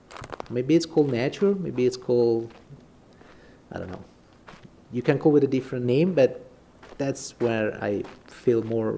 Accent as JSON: {"language": "English", "region": "central Italy", "country": "Italy", "tie": "born or raised there", "second_language": "English", "moved": "as an adult", "lives_now": "United States", "said": "I am Italian, 100%, born and raised. I'm from Central Italy. I came to work in the United States because"}